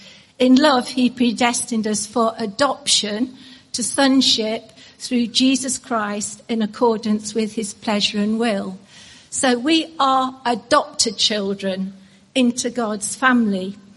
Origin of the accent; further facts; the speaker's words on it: East Midlands, United Kingdom; I'm from Derbyshire and I go to Derbyshire quite a lot, not least because I support Derby County